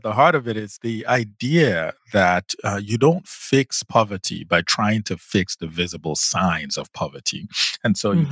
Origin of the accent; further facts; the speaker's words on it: Nigeria; Well, you know, I mean, I'm also